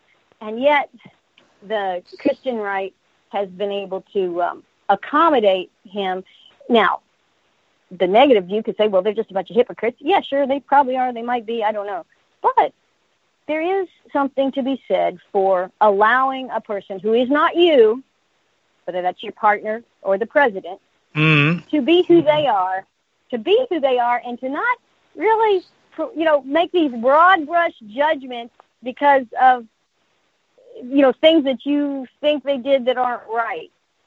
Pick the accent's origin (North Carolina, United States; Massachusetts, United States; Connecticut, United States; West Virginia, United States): North Carolina, United States; now in Virginia, United States; I am a Southerner. Well, my husband says I'm not Southern enough, but I brought up North Carolina. I live in Virginia. I'm kind of Southern.